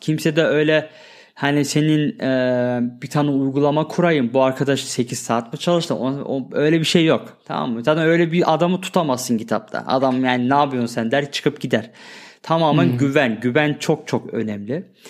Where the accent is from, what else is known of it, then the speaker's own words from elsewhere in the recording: Germany; ben Almanya'da doğup büyüdüm Ender ve ben Almancayı ana dili gibi biliyorum. Bunun sebebi de orada büyümem yani.